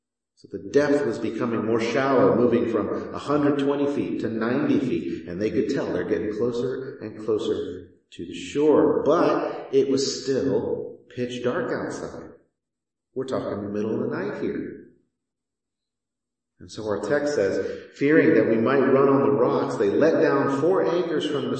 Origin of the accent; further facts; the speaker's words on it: Houston, Texas, United States; I grew up in Houston, so it's not uncommon when we have a hurricane.